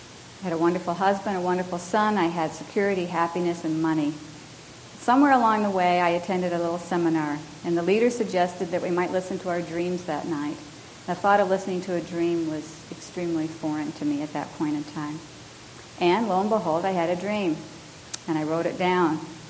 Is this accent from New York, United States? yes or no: yes; Potsdam, New York, United States; I already mentioned that I was born in Potsdam, or spent most of my childhood in Potsdam, New York.